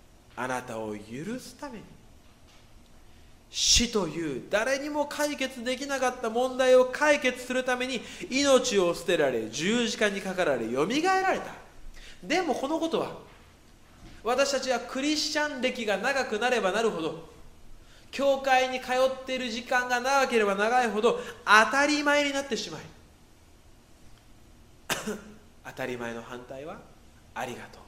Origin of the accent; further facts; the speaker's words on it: Kobe, Hyogo, Japan; moved away as an adult; now in Tokyo, Japan; 私は関西の神戸の出身なんですけれども、東京に来た時には